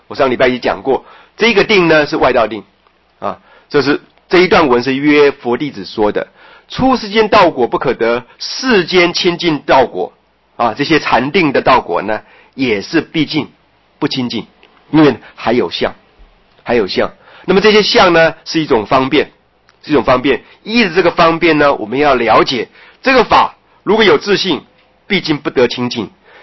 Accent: China; 而我们中国人讲说啊，这个富贵不过什么？不过三代。

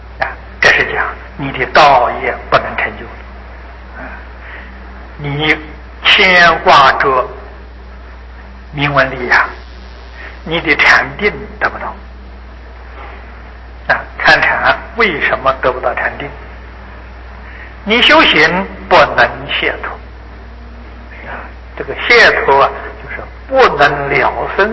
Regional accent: China; 阎摩罗就是我们中国人常讲的阎罗王啊

